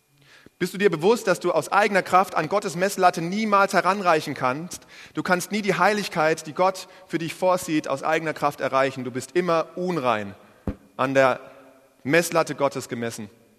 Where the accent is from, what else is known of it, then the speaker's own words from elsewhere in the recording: Germany; hat aber nichts mit der Verniedlichung zu tun, die wir als Deutsche kennen.